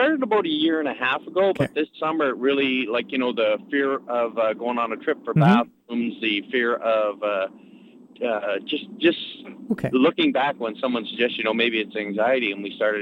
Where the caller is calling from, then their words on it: Ottawa, Ontario, Canada